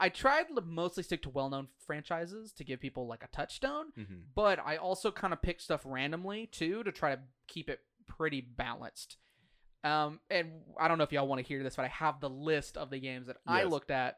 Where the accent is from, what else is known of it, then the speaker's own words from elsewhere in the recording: United States; Trust me. I'm from America.